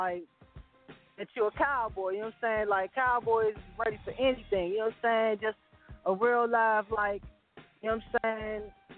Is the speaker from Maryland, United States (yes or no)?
yes; Hyattsville, Maryland, United States; Oh, I'm from Maryland. You know what I'm saying? Representing Hyattsville, Maryland.